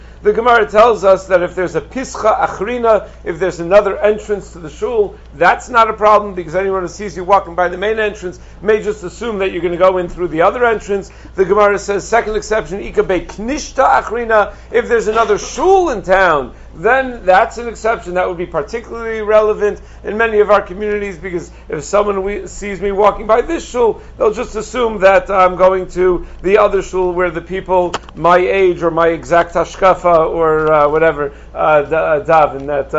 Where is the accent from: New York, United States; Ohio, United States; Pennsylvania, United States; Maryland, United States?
New York, United States; Lawrence; Growing up in Lawrence, when I was a little kid, there weren't that many shuls in Lawrence.